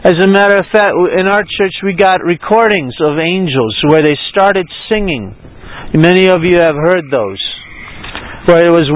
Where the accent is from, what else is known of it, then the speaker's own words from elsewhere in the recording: Baltimore, Maryland, United States; I mean, I'm from Baltimore. What would I do in Nepal?